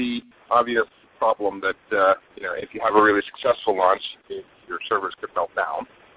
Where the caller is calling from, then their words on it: Boston, Massachusetts, United States; also born or lived in San Francisco; I'm actually calling from Boston, but I brought my cell phone with me here from San Francisco when I moved.